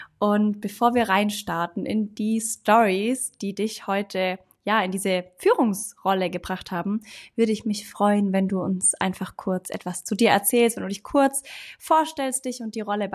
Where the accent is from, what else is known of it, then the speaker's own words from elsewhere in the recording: Ravensburg, Baden-Württemberg, Germany; Heute bin ich vor Ort bei Vetter in meiner Heimatstadt Ravensburg